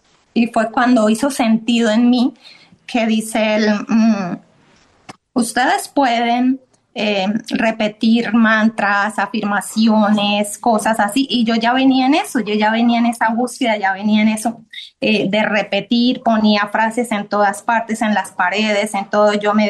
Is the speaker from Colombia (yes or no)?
yes; Colombia; soy de acá de Colombia, dije, pues espero se pueda porque de otro país no sabía que se podía